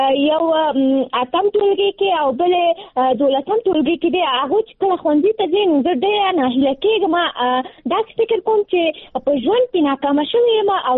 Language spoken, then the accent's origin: Pashto; Nangarhar, Afghanistan; now in Kabul, Afghanistan